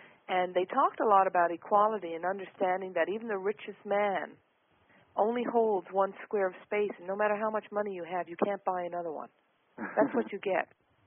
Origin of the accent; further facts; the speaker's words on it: Newfoundland and Labrador, Canada; I grew up in Newfoundland. It was a very simple community and, you know, very, very strict in the old ways.